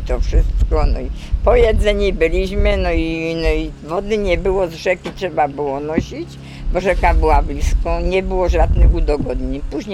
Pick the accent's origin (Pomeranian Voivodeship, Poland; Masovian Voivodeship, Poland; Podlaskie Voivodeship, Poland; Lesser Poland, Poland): Lesser Poland, Poland; Zagórnik; born there; now in Rzyki, Poland; Urodzona jestem w Zagórniku. Rok urodzenia no to tylko 1948. No a obecnie od 76 roku zamieszkuję.